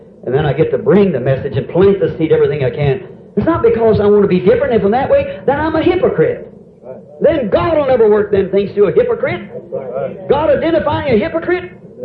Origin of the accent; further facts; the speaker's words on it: Ireland; All my people are Catholic. I'm an Irishman. And all my people are Irish Catholic.